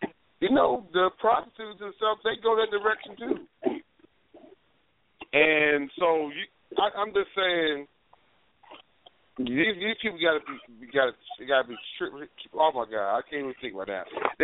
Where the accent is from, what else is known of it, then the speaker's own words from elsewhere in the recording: East Coast, United States; I'm from the East Coast.